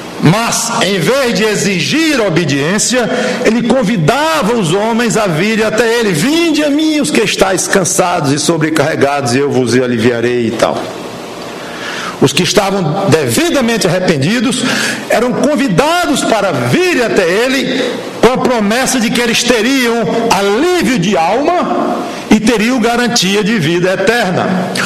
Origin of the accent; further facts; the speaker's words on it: Brazil; Porque eu sou brasileiro